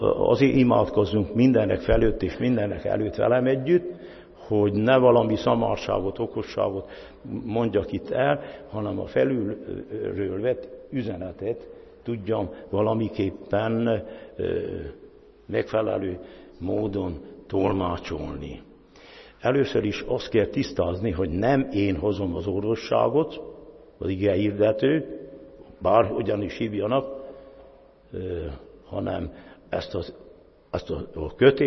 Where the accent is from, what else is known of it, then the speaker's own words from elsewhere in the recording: Transylvania, Romania; nem csak azért, mert Erdélyből jövök